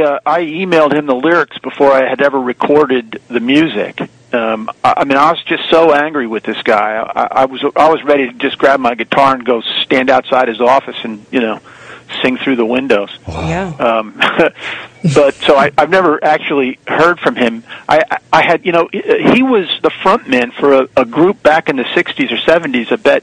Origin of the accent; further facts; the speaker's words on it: New York, United States; You're from California, and I'm from New York